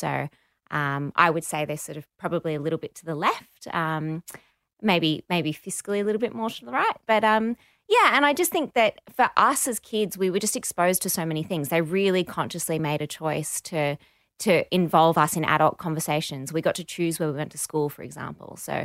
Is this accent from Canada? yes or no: no; Fiji; also born or lived in Barossa Valley, Australia; I was born in the Barossa Valley. Right. And then when I was about 7, I moved to Fiji and grew up there.